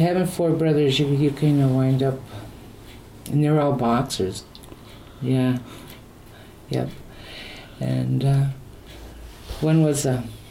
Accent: Minneapolis, Minnesota, United States; I'm 62. I'll be 63 in another month. Actually, I grew up in Minneapolis.

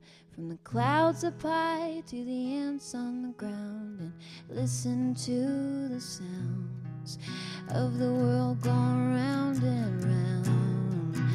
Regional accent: Rapid City, South Dakota, United States; it's not quite as bad here as it is in my hometown in Rapid City, South Dakota, which is.

